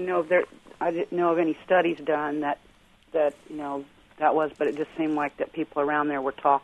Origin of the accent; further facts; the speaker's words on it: Florida, United States; I was raised down in the Florida Keys and during the mid-60s, and they used to spray for mosquitoes with crop dusters